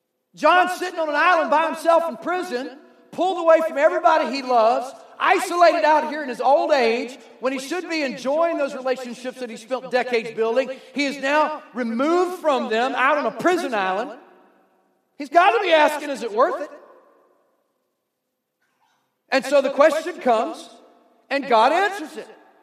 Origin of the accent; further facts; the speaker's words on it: Hampton, Virginia, United States; But I grew up in Hampton, Virginia